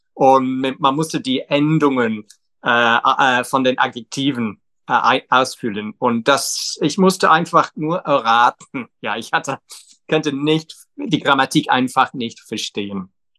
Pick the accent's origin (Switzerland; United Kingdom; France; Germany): United Kingdom; England; now in London, United Kingdom; Ich bin in Nordengland groß geworden